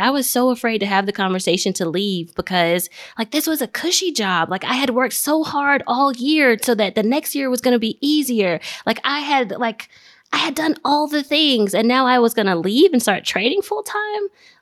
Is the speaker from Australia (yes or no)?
no; Nigeria; I'm Nigerian.